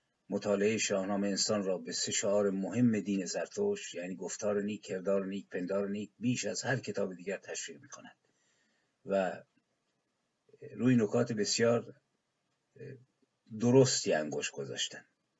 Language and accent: Persian; Iran; من به عنوان یک ایرانی